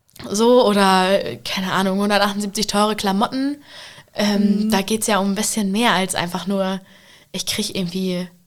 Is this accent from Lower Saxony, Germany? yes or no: yes; Vechta, Lower Saxony, Germany; bei mir in meinem Heimatdorf in Vechta